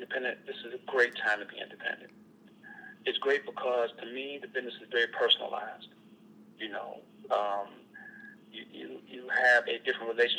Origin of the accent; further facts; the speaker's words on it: Detroit, Michigan, United States; I'm from Detroit, born and raised. You can't get no more Detroit than me.